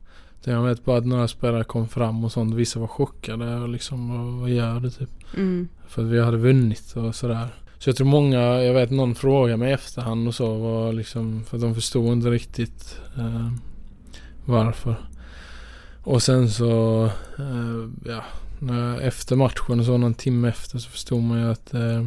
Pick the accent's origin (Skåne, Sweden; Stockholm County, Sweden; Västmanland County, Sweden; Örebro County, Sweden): Skåne, Sweden; Och jag är ju från Skåne från början, så det är lite så extra med Malmö.